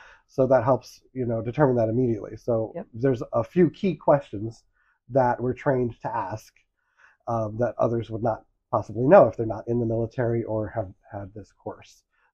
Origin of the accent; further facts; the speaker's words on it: Las Vegas, Nevada, United States; now in New York City, United States; from Las Vegas, realtor, broker, coach